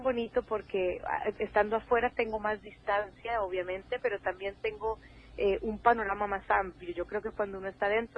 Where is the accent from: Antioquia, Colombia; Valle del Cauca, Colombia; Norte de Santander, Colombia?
Valle del Cauca, Colombia; Cali; creciendo en un país como Colombia y en los 80s, donde estaba todo el narcotráfico, las bombas, yo crecí en Cali